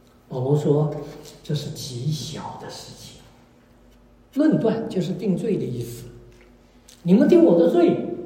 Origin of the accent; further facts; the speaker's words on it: China; 我们这一代人在中国是在辩论中长大的，比我们年轻的人不懂了。